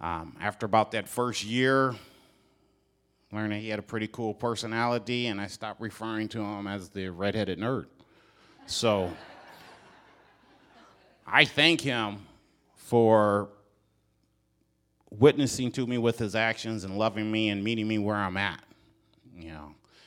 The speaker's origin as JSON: {"language": "English", "town": "Kalamazoo", "region": "Michigan", "country": "United States", "tie": "born or raised there", "said": "I grew up in Southwest Michigan, Kalamazoo, Michigan. Grew up in a Southern Baptist church, a large church"}